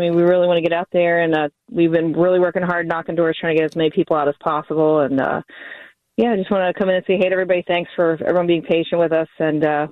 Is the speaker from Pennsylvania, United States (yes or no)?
yes; Pennsylvania, United States; now in Philadelphia suburbs, United States; I'm actually originally from Lancaster County. I'm actually from Brian Cutler's district. That's where I grew up. And, you know, moving out here is very different.